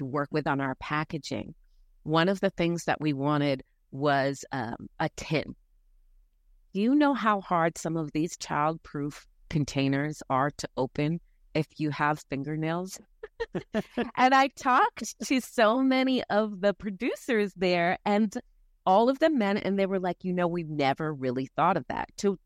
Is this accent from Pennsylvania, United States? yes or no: yes; Philadelphia, Pennsylvania, United States; but we're all 90s girls. We grew up smoking backwoods in Philly.